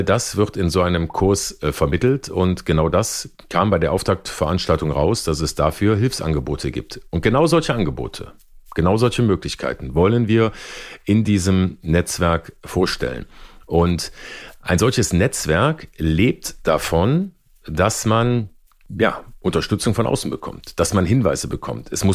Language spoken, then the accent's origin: German; North Rhine-Westphalia, Germany; hier am Niederrhein, wo ich groß geworden bin und lebe